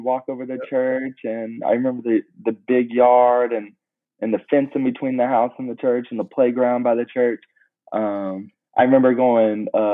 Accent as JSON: {"language": "English", "town": "Atlanta", "region": "Georgia", "country": "United States", "tie": "born or raised there", "said": "So being biracial, half black and half white, growing up in Atlanta, which is a very diverse city"}